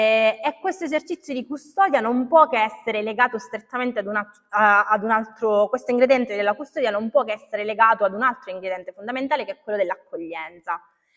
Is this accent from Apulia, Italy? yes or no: no; Sicily, Italy; dato che siamo siciliani